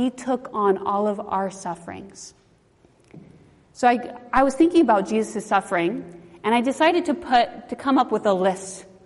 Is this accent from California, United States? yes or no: yes; Loma Linda, California, United States; And I'm from Loma Linda, which has a lot of young adults, Adventist young adults.